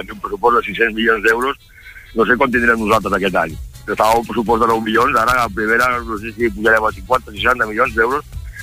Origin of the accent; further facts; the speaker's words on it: Girona, Catalonia, Spain; Però som de Girona, saps? Llavors que som de la massa del Madrid, però som de Girona. El més important és que som de Girona.